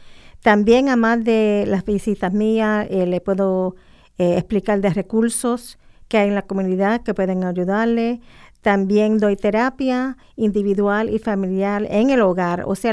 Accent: Bronx, New York, United States; also born or lived in Caguas; Sí, nací y criada en el Bronx.

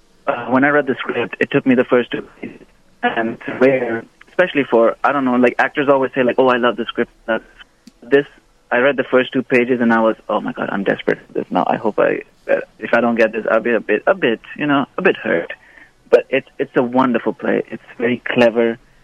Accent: Pakistan; Okay, so I'm originally from Pakistan. And I got into acting back in Pakistan.

